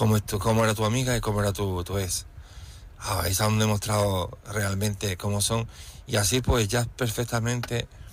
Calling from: Seville, Andalusia, Spain; de Sevilla y llamo para apoyar a María esta noche

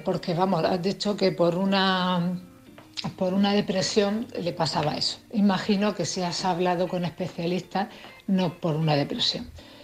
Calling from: Cartagena, Region of Murcia, Spain; de Cartagena.

